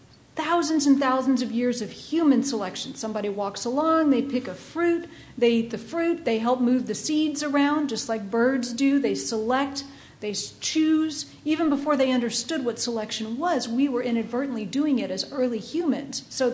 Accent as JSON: {"language": "English", "region": "California", "country": "United States", "said": "And I'm from California, right?"}